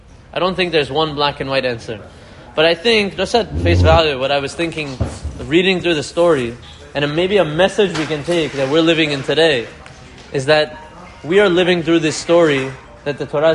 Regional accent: Iran; now in United States; We came from Iran, we went to Queens, we're going to Great Neck.

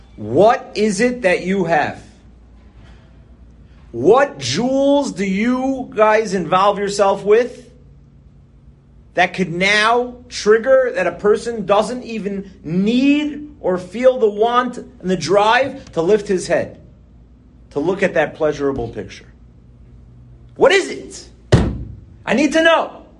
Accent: Tel Aviv, Tel Aviv District, Israel; I'm originally not from here. I'm from Tel Aviv.

